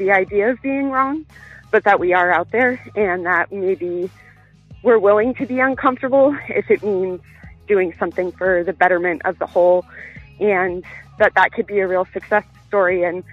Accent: Wyoming, United States; So I grew up in the West, in Wyoming, in a very conservative family and very right-wing, very racist, xenophobic, bigots, all of the things.

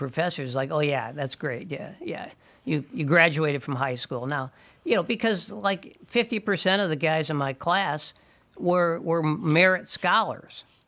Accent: St. Paul, Minnesota, United States; You know, I grew up in St. Paul, but I wasn't, you know, far from Highland Park.

